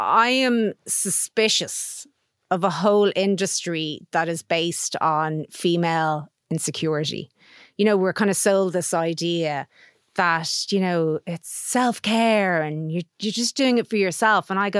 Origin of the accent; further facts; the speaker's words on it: Finglas, Leinster, Ireland; I'm from Finglas.